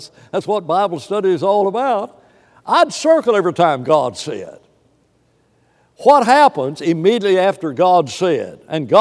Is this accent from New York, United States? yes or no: no; Huntsville, Alabama, United States; I've talked about growing up in West Huntsville.